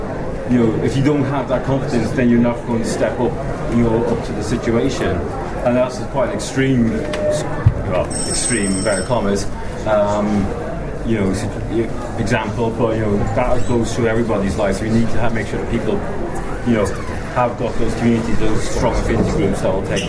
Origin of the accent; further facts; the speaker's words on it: Northern Ireland, United Kingdom; I come from Northern Ireland